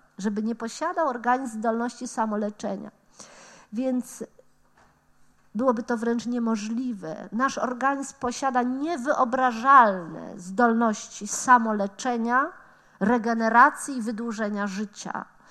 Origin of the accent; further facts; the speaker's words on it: Gdańsk, Pomeranian Voivodeship, Poland; Ja pochodzę z Gdańska, wywodzę się z Gdańska, z Akademii Medycznej.